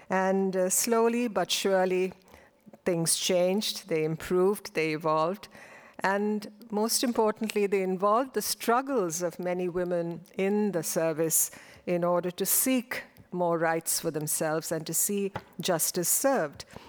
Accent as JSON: {"language": "English", "country": "India", "said": "as an Indian, immersed in the experience of being Indian, perhaps it's less of a challenge because, you know, people like me who live in India, who are born in India, who belong to the soil of India, we live there, we breathe the air of India."}